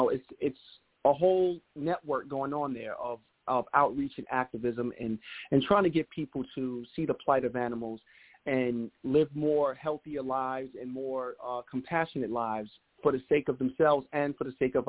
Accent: New York, United States; being that I'm from New York, I'm inspired by New York.

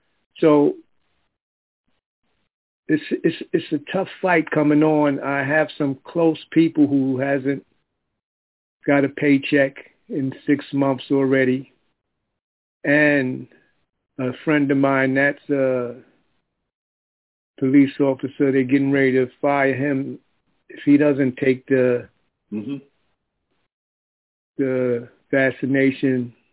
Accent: New York, United States; Yeah, in New York. I'm from New York.

